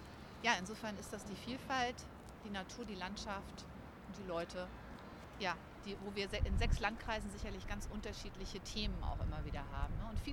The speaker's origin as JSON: {"language": "German", "region": "Schleswig-Holstein", "country": "Germany", "lives_now": "Hamburg, Germany", "said": "Also ich komme ja ursprünglich eben aus Schleswig-Holstein und wohne jetzt viele Jahre in Hamburg."}